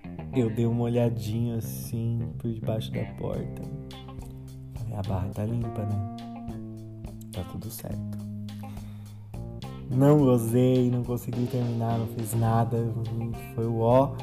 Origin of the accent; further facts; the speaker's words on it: Campinas, São Paulo, Brazil; na rodoviária de Campinas, porque eu sou campineira